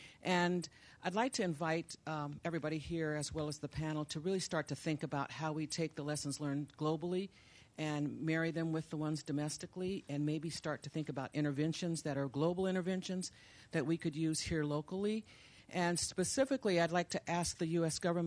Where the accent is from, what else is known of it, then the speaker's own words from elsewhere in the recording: Oakland, California, United States; I come from Oakland